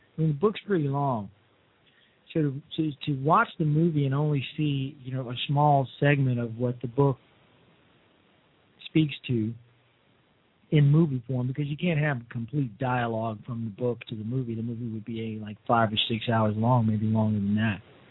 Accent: Chicago, Illinois, United States; I mean, I'm from Chicago, not from Pennsylvania, the pretty much the birthplace of the modern steel mill.

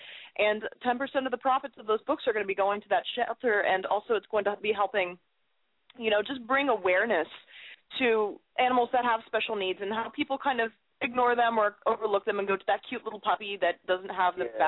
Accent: San Francisco, California, United States; born there; also born or lived in Alaska; Yeah. I was born in San Francisco. I don't remember it. I moved shortly after to Alaska. Stayed there for a hot minute.

